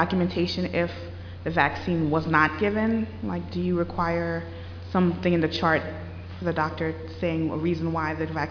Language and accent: English; New York City, New York, United States; I'm actually from New York City, and I'm part of the group that's working on these issues in the city.